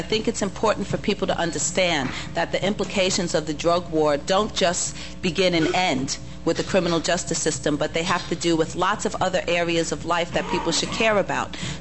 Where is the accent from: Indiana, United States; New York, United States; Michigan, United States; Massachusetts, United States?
New York, United States; You all are directly across from my home state of New York